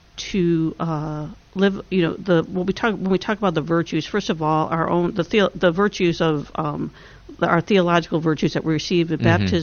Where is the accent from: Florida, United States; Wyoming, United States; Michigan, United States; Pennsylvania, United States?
Michigan, United States; Detroit; moved away; also born or lived in Texas; And I said, well, I grew up in the Archdiocese of Detroit.